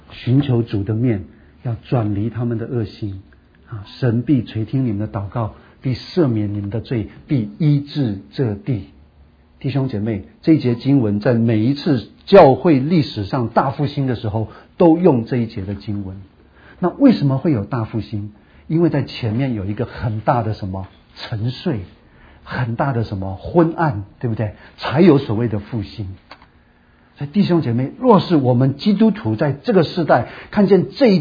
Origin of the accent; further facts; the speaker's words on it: Taiwan; born there; 我出生的地方台湾大概就是要洗掉一半